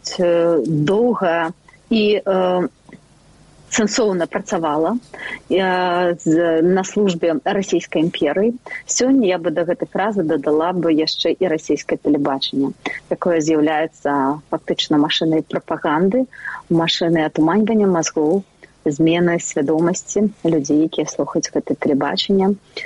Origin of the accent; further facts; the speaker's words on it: Grodno, Grodno Region, Belarus; born there; also born or lived in Germany; мы жылі ў розных краінах, і я нарадзілася ў Гародні, потым мы некалькі разоў змянялі наше месца жыхарства.